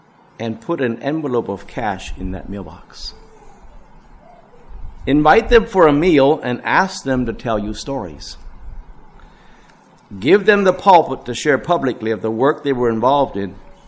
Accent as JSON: {"language": "English", "country": "Paraguay", "tie": "born or raised there", "said": "I grew up in Paraguay. I was 12 years old. We moved there."}